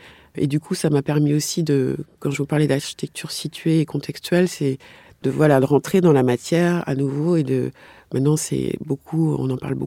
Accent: Douala, Littoral, Cameroon; now in France; J'ai quand même vécu en France, mais maintenant, enfin, j'ai de la famille, je suis originaire du Cameroun, j'ai encore de la famille là-bas.

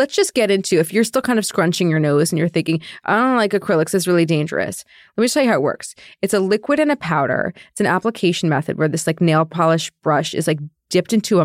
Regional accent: New Jersey, United States; I'm from New Jersey. I can say these things.

